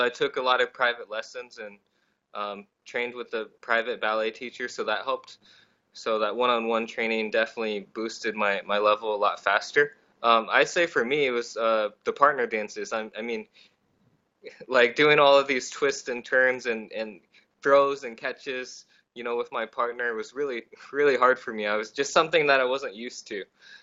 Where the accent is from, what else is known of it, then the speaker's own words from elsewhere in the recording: Iowa, United States; just because I looked different, I was growing up in Iowa.